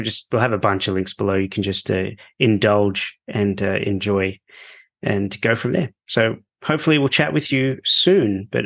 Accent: Australia; Oh man, in Spain, I was rolling my eyes like I'd grown up there, but now I come back and I sound as Australian as you can imagine. Australian speaking Spanish.

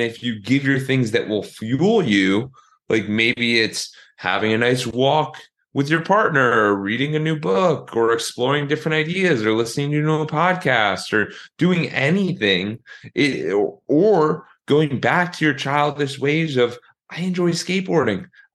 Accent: New Jersey, United States; because I grew up in New Jersey, and in Jersey, a lot of people want to go to New York City after college.

